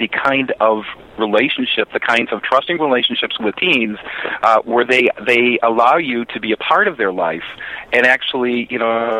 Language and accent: English; Chicago, Illinois, United States; You know, I'm actually originally from Chicago